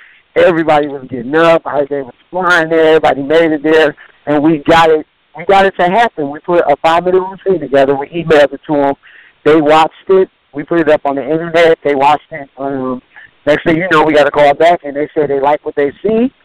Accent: Detroit, Michigan, United States; Okay, we from Detroit, Michigan. Me and my business partner, as you know, is Fresh T. We were dancing back in Detroit with just two clowns.

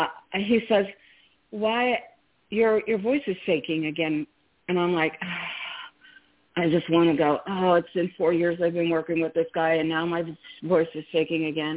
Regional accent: Cincinnati, Ohio, United States; That's my style of music. I'm from Cincinnati, Ohio

